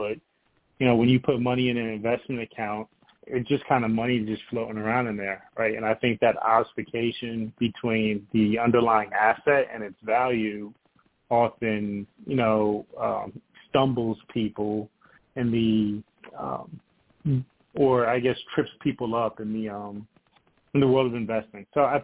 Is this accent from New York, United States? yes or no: yes; Brooklyn, New York, United States; also born or lived in Detroit, Michigan; So originally, I was born in Detroit, Michigan. I grew up in Brooklyn, New York. So I spent the majority of my formative years in the cold, which is sure in stark contrast to the Southeast where I currently reside.